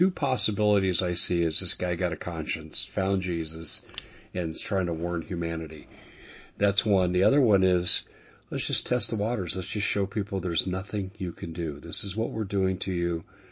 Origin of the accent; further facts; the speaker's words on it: Colorado, United States; I agree. It's my home state, Doug. I know all too well. The Gang of Four in Colorado really transformed the politics.